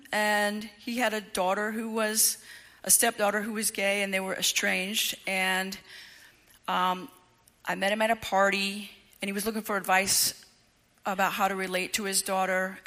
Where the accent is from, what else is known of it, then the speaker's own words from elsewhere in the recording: Tampa, Florida, United States; I'm from Tampa, Florida, and I went to a seminar in Jacksonville for sexual abuse survivors.